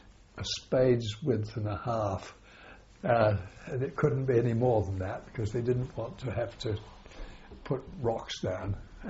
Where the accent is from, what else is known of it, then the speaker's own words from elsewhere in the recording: Thornton Heath, London, United Kingdom; born there; I was born in England, in Thornton Heath, Surrey, in 1922. My father was a New Zealand soldier.